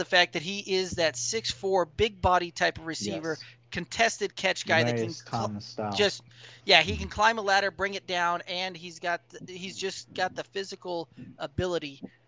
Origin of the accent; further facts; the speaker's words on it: Denver, Colorado, United States; That's actually my hometown team and the team that I'm a fan of right there with the Broncos.